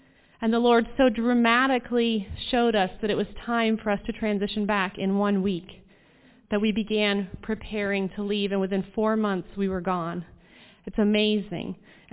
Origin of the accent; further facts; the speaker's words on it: Elkland, Pennsylvania, United States; I grew up in Elkland, Pennsylvania, which some of you should know where that is. It's not very far from here. Well, 40 minutes. And it's a small little town.